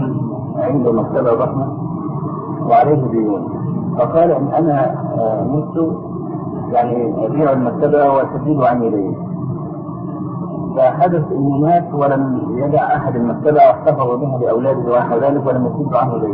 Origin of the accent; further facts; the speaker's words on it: Egypt